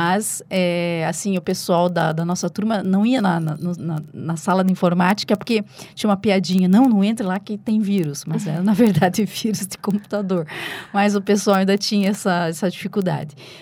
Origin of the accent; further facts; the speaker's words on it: Paraná, Brazil; o nosso olhar como paranaenses é um olhar definido pelas nossas condições de vida e condições que o Estado do Paraná nos proporciona, a nossa cultura, a nossa colonização.